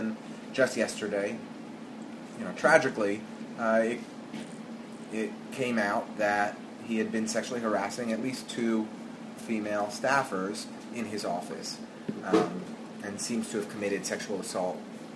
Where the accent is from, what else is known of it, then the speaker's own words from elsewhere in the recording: Brooklyn, New York, United States; So I grew up in the downtown Brooklyn.